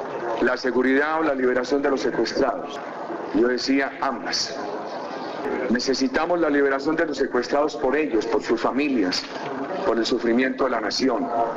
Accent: Colombia; Sentí mucha emoción como colombiano

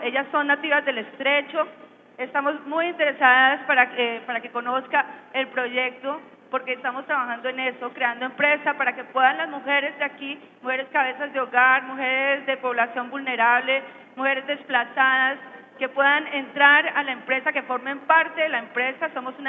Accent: Bogotá, Colombia; Yo soy de Bogotá, pero yo estoy aquí, me gusta aquí porque a la gente le gusta el trabajo acá.

